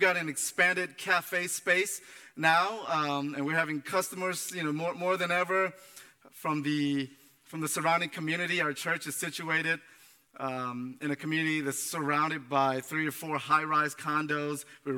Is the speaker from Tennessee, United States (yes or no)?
yes; Antioch, Tennessee, United States; This is home for me, Middle Tennessee. As I mentioned, I grew up in Antioch, went to Middle Tennessee State, and then transitioned over to Memphis for ministry for about 10 years